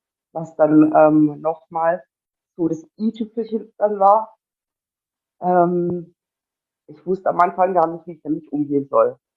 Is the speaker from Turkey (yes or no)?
yes; Turkey; ursprünglich kommen wir ja aus der Türkei beide.